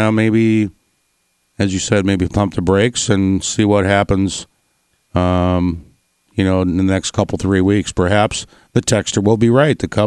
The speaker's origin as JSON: {"language": "English", "town": "Cedar Hills", "country": "United States", "tie": "born or raised there", "said": "I grew up in Cedar Hills and spent it over at Truman Elementary with a few of the neighbor guys"}